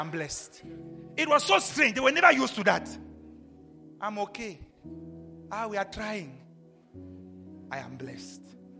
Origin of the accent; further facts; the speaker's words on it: South Africa; But we are from South Africa.